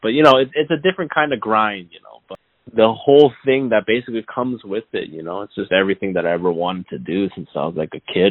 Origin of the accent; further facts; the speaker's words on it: Canada; also born or lived in Boston, United States; growing up in Canada and then going to school and at Berkeley in Boston